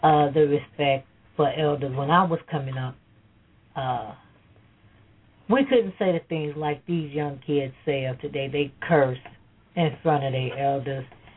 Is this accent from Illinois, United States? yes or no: yes; Chicago, Illinois, United States; also born or lived in Texas; I was born in Texas. At the age of 6, my mother and my father took me from Texas. And the rest of my years, I grew up in the city of Chicago, Illinois.